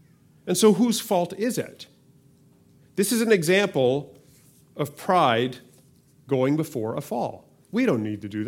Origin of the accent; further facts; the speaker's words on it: Canada; because we're Canadian.